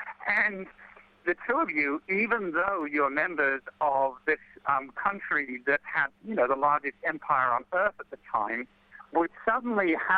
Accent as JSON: {"language": "English", "region": "England", "country": "United Kingdom", "tie": "born or raised there", "said": "You know, growing up in England, as you said, really a privileged situation."}